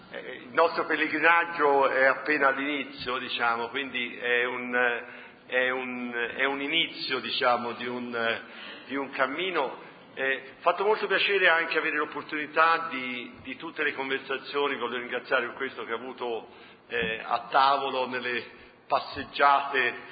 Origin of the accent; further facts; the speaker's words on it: Florence, Tuscany, Italy; also born or lived in United States; noi siamo a Firenze, sono cresciuto a Firenze